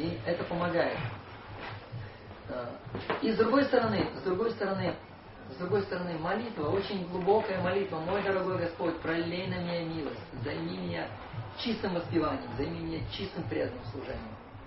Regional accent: Petropavl, North Kazakhstan Region, Kazakhstan; born there; Я родился в Петропавловске, это рядом с Куляном.

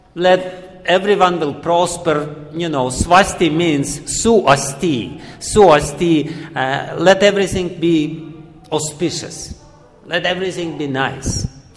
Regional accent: Russia; English is a second language; I'm coming from Russia and I know how ridiculous this idea is.

